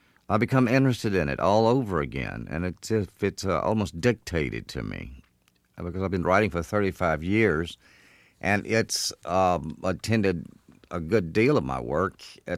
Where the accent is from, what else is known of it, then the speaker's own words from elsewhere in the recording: Clinton, Mississippi, United States; I grew up in Clinton, Mississippi, which is right outside the state capital in Jackson.